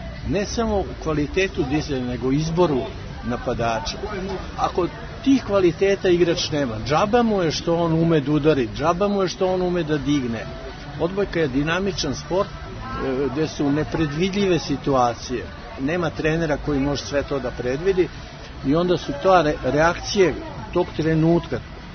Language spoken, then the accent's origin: Serbian; Belgrade, Serbia; I on kaže, po naglasku, vi ste iz Beograda. Ja kažem, jeste, ja sam iz Beograda. Pa kaže, vi ste Srbin. Ja kažem, jeste, ja sam Srbin.